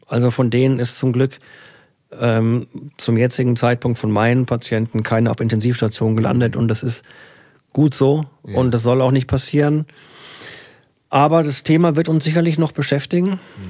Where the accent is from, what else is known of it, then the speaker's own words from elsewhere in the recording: Würzburg, Bavaria, Germany; ich wieder in meine alte Heimat Würzburg reisen konnte